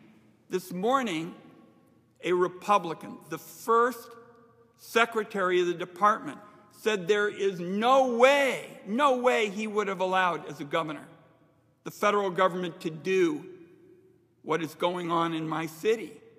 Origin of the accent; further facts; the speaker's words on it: Portland, Oregon, United States; my hometown of Portland has been invaded by militarized federal law enforcement.